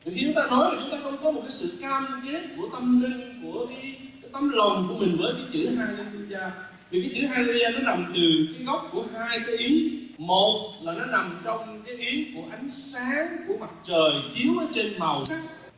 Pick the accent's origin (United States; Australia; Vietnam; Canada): United States; Texas; chúng tôi là người Texas sẽ chịu nhiều hơn.